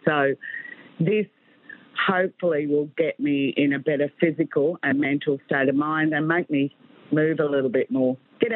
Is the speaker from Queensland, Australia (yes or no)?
yes; Pelican Waters, Queensland, Australia; from Pelican Waters, 60 years old, mum of 4. Grandma of 6.